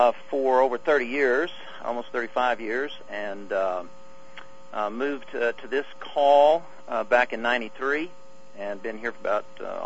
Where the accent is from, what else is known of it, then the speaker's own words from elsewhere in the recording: Arkansas, United States; Yes, born and raised in Arkansas.